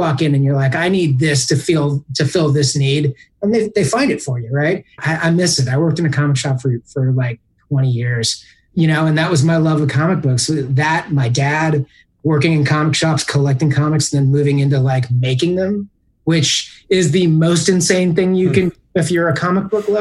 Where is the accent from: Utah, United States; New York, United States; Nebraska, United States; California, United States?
California, United States; I'm from Northern California.